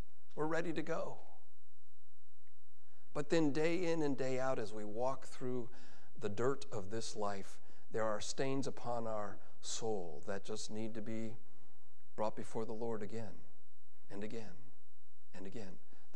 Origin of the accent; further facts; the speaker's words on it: United States; So that's a custom that obviously as an American I wasn't used